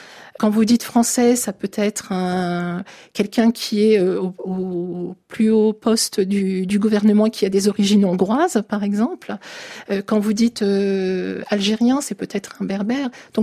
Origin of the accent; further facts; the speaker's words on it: Turkey; En fait, quand on vous demande d'où vous venez, que vous dites que vous êtes turc, on vous renvoie toujours à la figure, le génocide des Arméniens